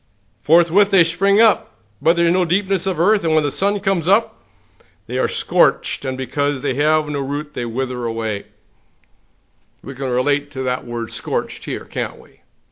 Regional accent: Pacific Northwest, United States; Growing up in the Northwest, I could relate to that with the Himalaya blackberries, brought by some well-intentioned immigrants

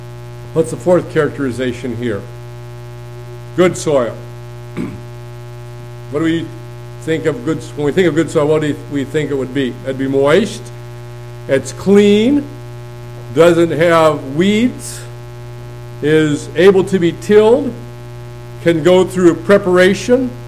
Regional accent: Pacific Northwest, United States; Growing up in the Northwest, the Himalaya blackberries can kill even trees.

